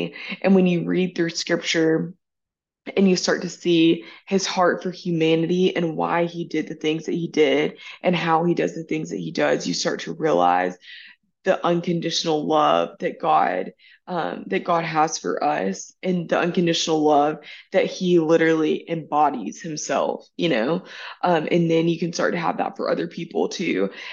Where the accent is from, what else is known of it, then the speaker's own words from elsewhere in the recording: Alabama, United States; Growing up in Alabama, like, you know, we live in the Bible Belt.